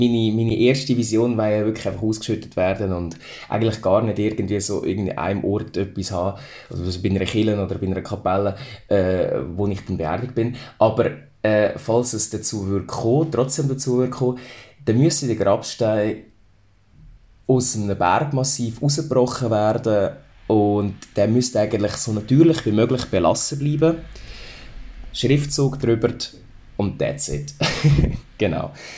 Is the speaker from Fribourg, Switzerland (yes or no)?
no; Lucerne, Switzerland; now in Berlin, Germany; ich bin 29. Ich bin im Kanton Luzern aufgewachsen, lebe aber jetzt schon seit 8 Jahren in Berlin.